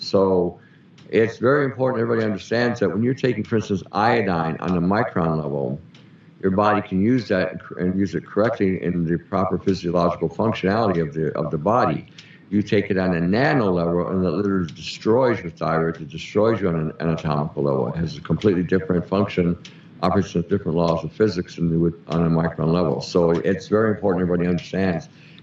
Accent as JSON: {"language": "English", "country": "Canada", "said": "I'm Canadian."}